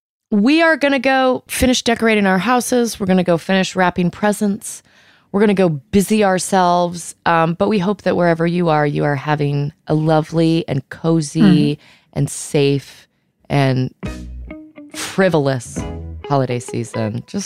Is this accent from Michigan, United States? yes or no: no; Virginia, United States; I'm from Virginia. Virginia ham is legendary. It's in my DNA.